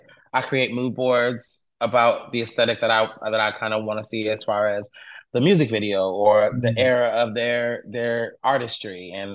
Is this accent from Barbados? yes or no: no; Connecticut, United States; also born or lived in Washington; Like I said, I'm from Connecticut. New York is, you know, very close to there.